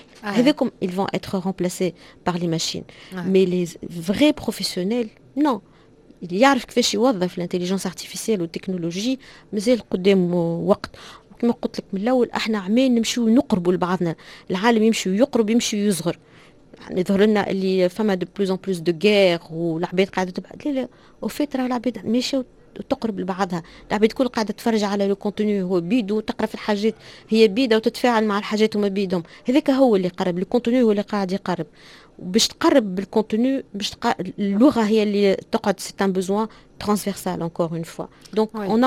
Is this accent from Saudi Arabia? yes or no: no; Tunisia; النظره اللي كنا قعدنا عندنا في تونس ديما اللي المات والفيزيك والسيونس